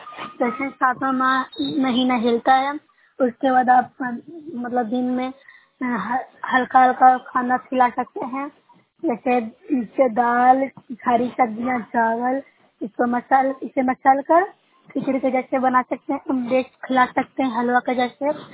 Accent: Bihar, India; मैं नुसै ब्लॉक से हूँ, जिला नालंदा की निवासी हूँ।

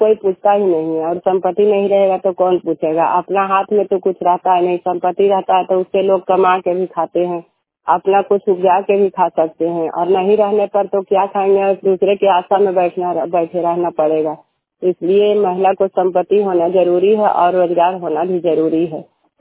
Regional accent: Mahavatpur, India; मैं महावतपुर के रहने वाली हूँ।

